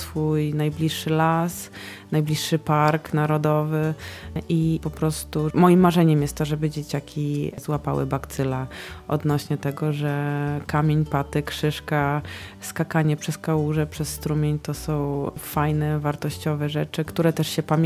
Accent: Białystok, Podlaskie Voivodeship, Poland; wychowywałam się w Białymstoku, ale pół roku, co roku spędzaliśmy pod Białymstokiem w domku naszym

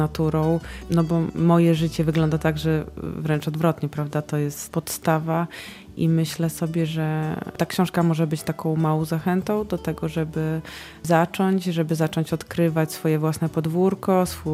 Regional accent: Białystok, Podlaskie Voivodeship, Poland; wychowywałam się w Białymstoku, ale pół roku, co roku spędzaliśmy pod Białymstokiem w domku naszym

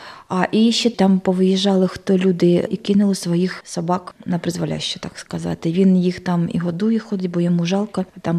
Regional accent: Lozova, Kharkiv Oblast, Ukraine; now in Poland; Ми з Слобожанщини, із Харківської області, з містечка таке маленьке Лозова на півдні Харківської області.

